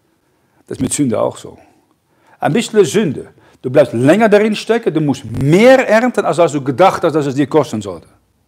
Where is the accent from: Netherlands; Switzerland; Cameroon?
Netherlands; North Holland; German is a second language; now in Germany; Ich komme aus der Nähe von Amsterdam, da hat man genügend Dinge ausprobieren können.